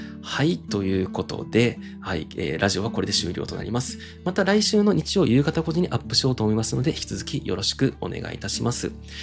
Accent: Kobe, Hyogo, Japan; also born or lived in Christchurch, New Zealand / Houston, United States; now in Tokyo, Japan; 私が現在住んでいる東京都、私の出身地である、兵庫県神戸市、私のもう一つのふるさとであるニュージーランドクライストチャーチ、そして私が、2年間仕事で駐在していたアメリカテキサス州ヒューストン

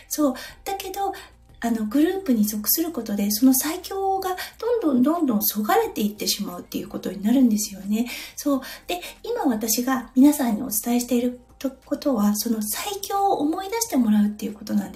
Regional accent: Iwate, Japan; 私、岩手出身なんですけれども、

